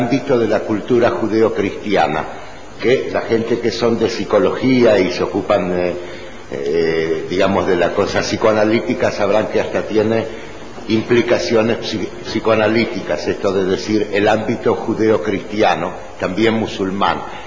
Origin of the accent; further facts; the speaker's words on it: Israel; provengo de Israel y hago un poquito de como de judío oficial en encuentros religiosos